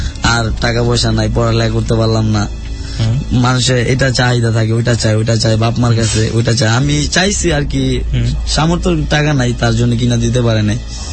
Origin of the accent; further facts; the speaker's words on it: Dhaka, Dhaka Division, Bangladesh; also born or lived in Barisal; আমাদের বাবা আমাকে যে সময় ঢাকা আইছে সে সময় আমি পেটে আমর, সে সময় থেকে আইছে, আর দাদা মারা গেছে। আমাদের দেশের বাড়ি আর কি বরিশাল।